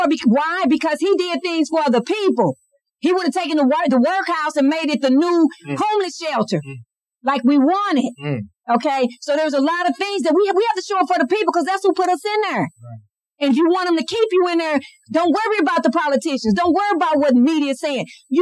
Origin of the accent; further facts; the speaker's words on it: St. Louis, Missouri, United States; I grew up in North St. Louis, as I stated. We never seen that money come there, ever, ever.